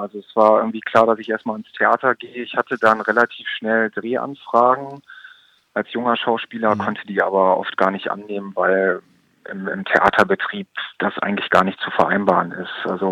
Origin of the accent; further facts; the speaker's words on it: Velbert, North Rhine-Westphalia, Germany; Ich bin ja in Velbert aufgewachsen, das ist zwischen Essen und Wuppertal